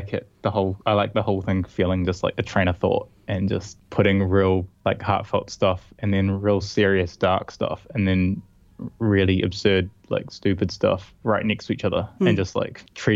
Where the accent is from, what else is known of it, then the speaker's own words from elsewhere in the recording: Christchurch, Canterbury, New Zealand; I'm from Christchurch.